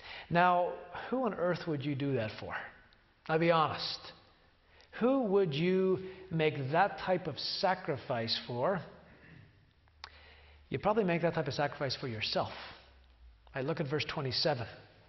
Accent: Ireland; born there; I grew up for a short time I was born in Ireland.

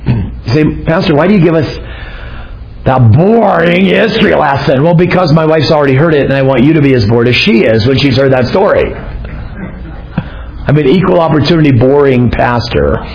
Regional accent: Arizona, United States; I grew up in Arizona, and there is a religious denomination that has a temple in Mesa.

